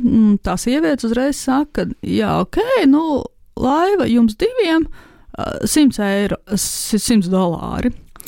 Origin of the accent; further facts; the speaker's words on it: Salaspils, Salaspils Municipality, Latvia; mēs esam no Salaspils